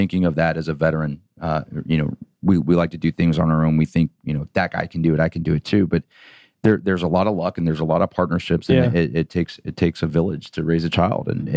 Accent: Kennesaw, Georgia, United States; So my dad was in the Air Force until I was 12, and then we settled right up here in Atlanta in Kennesaw.

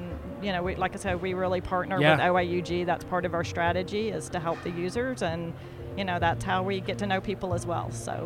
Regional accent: Dallas, Texas, United States; The other one that I lead is the Texas Louisiana, because I'm from Dallas.

